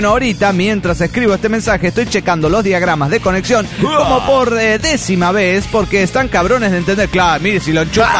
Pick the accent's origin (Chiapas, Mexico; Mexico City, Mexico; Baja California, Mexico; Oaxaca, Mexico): Chiapas, Mexico; Tuxtla Gutiérrez; de Tuzla, Utier, Chiapas.